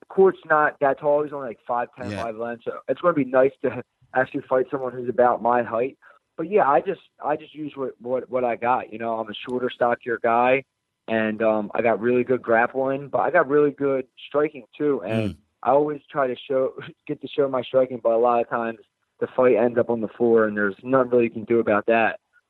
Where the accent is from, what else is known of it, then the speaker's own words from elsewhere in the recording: Philadelphia, Pennsylvania, United States; So I'm from Northeast Philly.